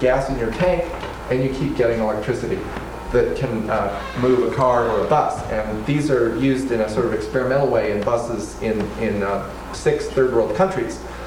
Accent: Vacaville, California, United States; I grew up right here in Vacaville, and there were wind farms in the East Bay in what is listed here as a marginal area.

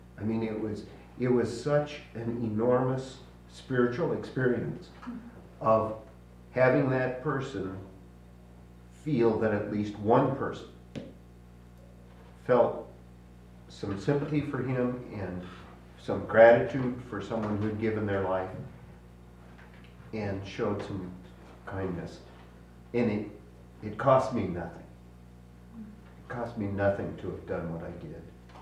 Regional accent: Minnesota, United States; I'm from Minnesota, and I was driving from my home in southern Minnesota to Minneapolis several years ago

